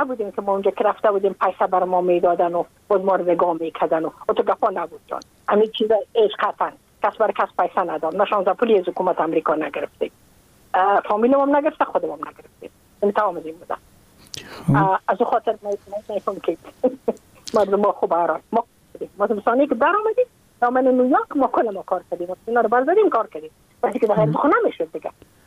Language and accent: Persian; Afghanistan; moved away as an adult; now in United States; از اینکه ما که از افغانستان بقا آمدم ما اون سال بودم 28 ساله.